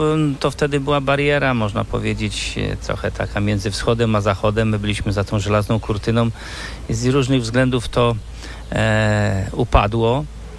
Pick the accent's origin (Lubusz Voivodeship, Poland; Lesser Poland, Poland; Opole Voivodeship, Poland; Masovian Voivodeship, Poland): Lubusz Voivodeship, Poland; Gorzów Wielkopolski; Trochę po kraju wędrowałem, ale zawsze, gdzie nie byłem, to mówiłem, że jestem stąd, czyli z Gorzowa Wielkopolskiego i byłem zawsze z tego dumny.